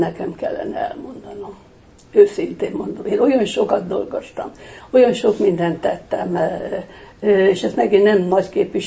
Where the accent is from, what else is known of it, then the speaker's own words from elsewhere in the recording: Hungary; nekem nagyon fontos, hogy magyar vagyok.